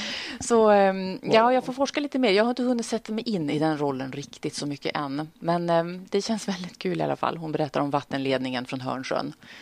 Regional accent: Örnsköldsvik, Västernorrland County, Sweden; also born or lived in Malmö; now in Gothenburg, Sweden; jag är ju från Övik, men det blev liksom så. För att jag gick teaterhögskolan i Malmö och bodde kvar där några år och har familj där nere och så. Och så flyttade vi till Göteborg

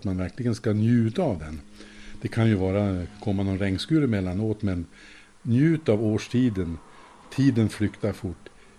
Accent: Sund, Västernorrland County, Sweden; Och min hemort, den är ju Sund i Själevad. Där min far och mor hade en villa. Det var tre bröder, en äldre som var 8 år äldre. Och jag och min tvillingbror.

